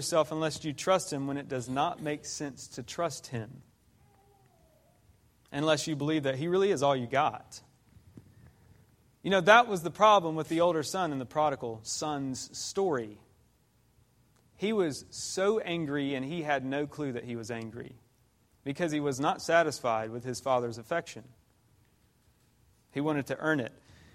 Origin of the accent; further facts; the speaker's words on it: Georgia, United States; So I grew up in Georgia, and I went deer hunting all the time.